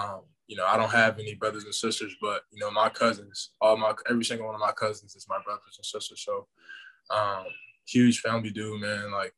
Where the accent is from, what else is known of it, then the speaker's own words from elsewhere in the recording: Chicago, Illinois, United States; So, yeah, I'm from Chicago, the south side of Chicago. You know, growing up, you know, I was always at a park somewhere playing basketball.